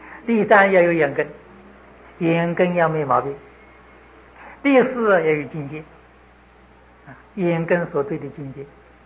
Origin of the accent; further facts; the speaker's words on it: China; 它这个经的名字我们中国人晓得了